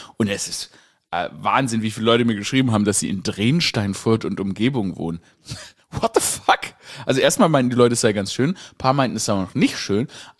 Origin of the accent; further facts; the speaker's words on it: Baden-Württemberg, Germany; weil ich Schwabe bin, dass sie, oder gebürtiger Schwabe bin